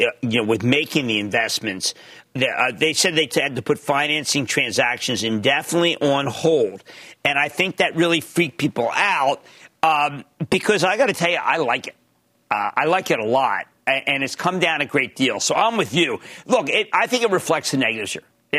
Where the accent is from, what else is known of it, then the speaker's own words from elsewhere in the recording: New Jersey, United States; Sarah in my home state of New Jersey.